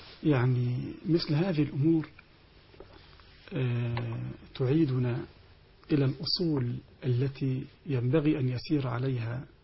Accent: Egypt; لأن عندنا في مصر ناس تعودوا على شيء

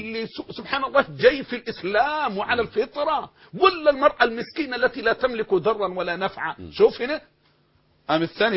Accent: Egypt; زي ما عندنا في مصر كده

